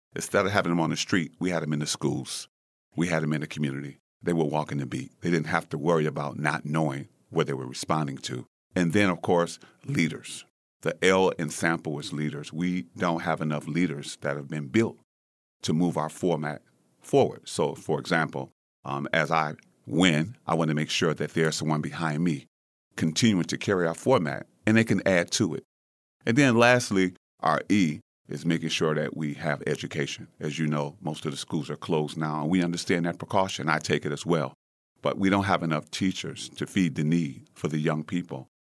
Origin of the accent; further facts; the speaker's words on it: Detroit, Michigan, United States; I'm native from Detroit. I've lived in Macomb County for about 20 years or so recently.